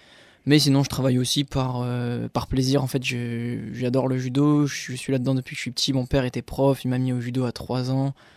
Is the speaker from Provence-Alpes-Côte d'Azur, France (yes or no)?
no; Amiens, Hauts-de-France, France; moved away; also born or lived in Strasbourg; moi, je suis d'Amiens, mais j'ai été jusqu'à Strasbourg uniquement pour le judo, en fait.